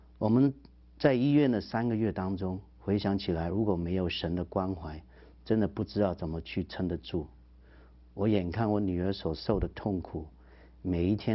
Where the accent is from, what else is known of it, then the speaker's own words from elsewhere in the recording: Hong Kong; 我在香港出生长大的，小学的话在一个基督教办的学校就读